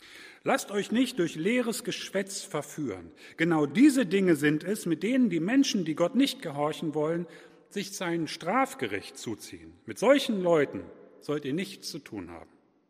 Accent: Hanover, Lower Saxony, Germany; die vermutlich nicht nur in Hannover, wo ich aufgewachsen bin, sondern vermutlich auch in Oldenburg hier und da gepredigt wurden

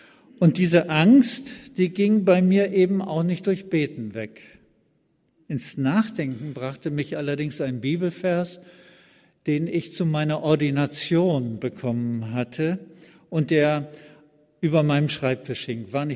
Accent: Cuxhaven, Lower Saxony, Germany; Ich bin ja in Cuxhaven am Wasser aufgewachsen

